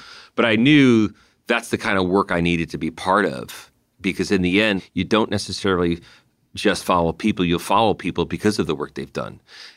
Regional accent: New Jersey, United States; And I think growing up in New Jersey, like, we're loud.

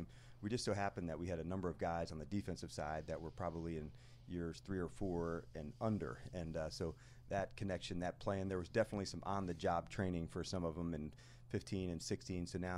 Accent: Morristown, United States; and like even where I grew up in Morristown, there were so many people

